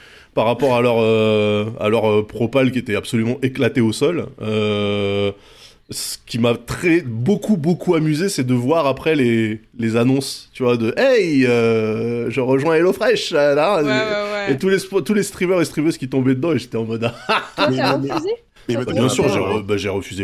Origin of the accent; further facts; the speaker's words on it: France; moi je suis français